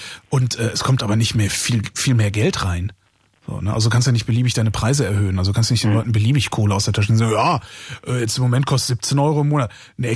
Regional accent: Cologne, North Rhine-Westphalia, Germany; also ich komme ja aus Köln, in meinem alten Bezirk in Sülz

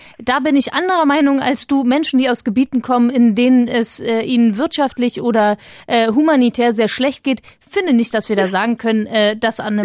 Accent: Germany; Also ich bin doch auch aus Deutschland und ich darf ja, doch auch wählen

